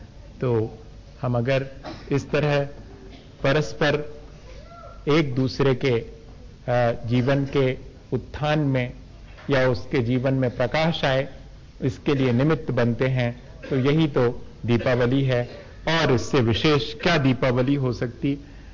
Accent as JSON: {"language": "Hindi", "region": "Madhya Pradesh", "country": "India", "said": "हम मध्य प्रदेश के लोग दक्षिण भारत चले जाएं"}